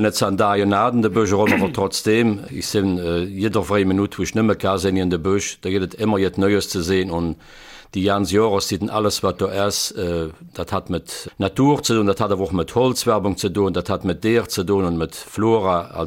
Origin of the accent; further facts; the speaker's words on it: Krinkelt, Wallonia, Belgium; now in Rocherath, Belgium; Ja, das stimmt, ich stamme aus Kränkelt, wann aber inzwischen langer Rochot, aber da gibt es keinen Unterschied in Sprache zwischen Rochot und Kränkelt.